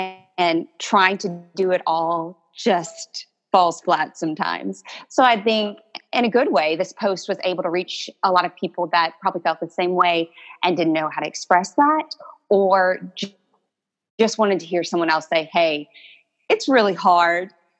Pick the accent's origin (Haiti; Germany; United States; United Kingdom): United States; Louisiana; born there; accent: Cajun; now in Houston, United States; You certainly did. Yes, I was born in Louisiana. I'm very proud Cajun and love sharing that with my children.